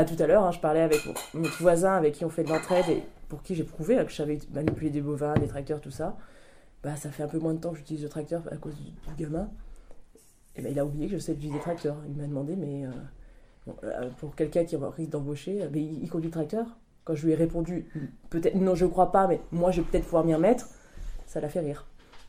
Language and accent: French; Bourgogne-Franche-Comté, France; Je suis de Saône-et-Loire.